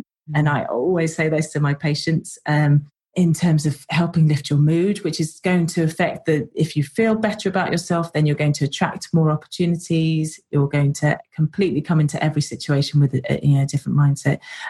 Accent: United Kingdom; I grew up just outside of London and it's in a fairly rural area next door to a farm.

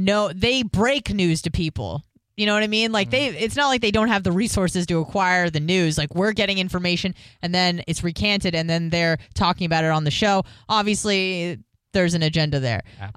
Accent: California, United States; I'm from California. So I would probably say maybe 75% of my contacts on Facebook are from the West Coast

